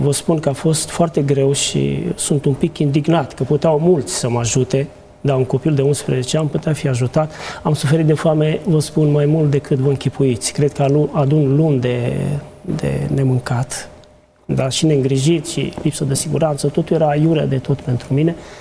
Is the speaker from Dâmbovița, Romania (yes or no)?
yes; Dragomirești, Dâmbovița, Romania; De lângă Târgoviște, locuiesc din Dâmbovița, la Dragomirești și Decindene, acolo aproape, de la 10 km de Târgoviște.